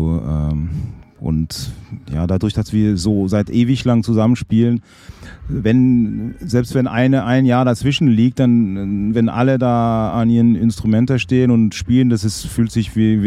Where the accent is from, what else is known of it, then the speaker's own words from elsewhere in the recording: Romandy, Switzerland; Ich komme aus der Schweiz, aus der Westschweiz, und dann Flötenunterricht und dann im Dorf in der Blaskapelle eingestiegen.